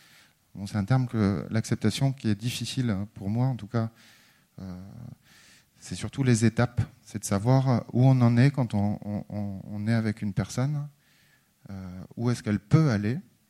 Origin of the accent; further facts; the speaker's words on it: Nîmes, Occitanie, France; Je vous rappelle qu'on vient de Nîmes.